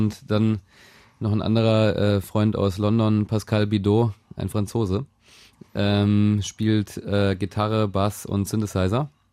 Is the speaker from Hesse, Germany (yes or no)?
yes; Wiesbaden, Hesse, Germany; Wir kommen aus Wiesbaden in Hessen.